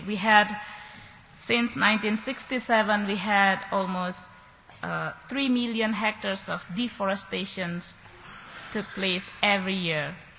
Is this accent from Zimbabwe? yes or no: no; Indonesia; I'm coming from Indonesia.